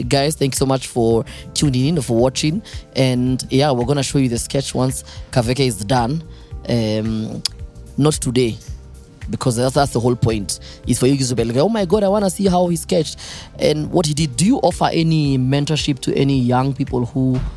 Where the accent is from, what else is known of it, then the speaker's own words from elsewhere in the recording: Kawangware, Nairobi, Kenya; Growing up in Kawangware here, we used.